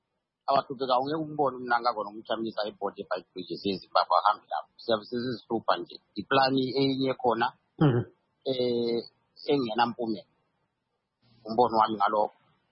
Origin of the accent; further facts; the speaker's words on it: Zimbabwe; English is a second language; I come from Zimbabwe, I'm in Kalanga, there are most of our people.